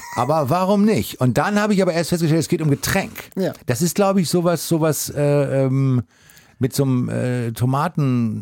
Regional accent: Hamburg, Germany; Das ist meine Heimat und das ist ja auch so eine Ecke, die sich natürlich stark verändert hat in den letzten Jahren.

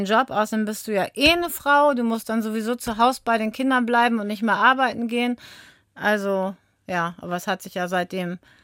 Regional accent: Barkhausen, Lower Saxony, Germany; Ich komme aus Barkhausen, das ist im Kreis Bad Essen.

